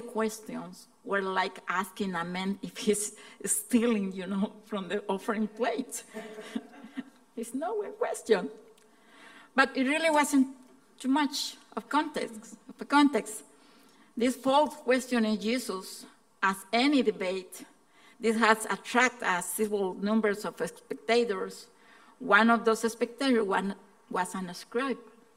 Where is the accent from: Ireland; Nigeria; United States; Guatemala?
Guatemala; first language Spanish; English is a second language; I am from Guatemala, and what else I can tell you?